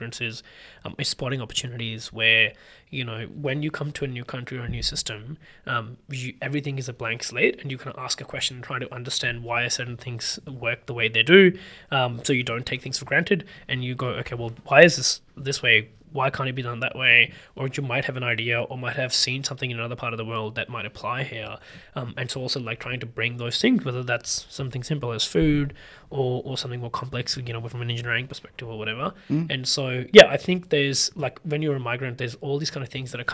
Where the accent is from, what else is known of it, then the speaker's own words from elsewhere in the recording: Pakistan; English is a second language; moved away as an adult; I'm from Pakistan. As I said, I'm an engineer and so studied there. But then the other thing, I've always been an internal migrant in Pakistan.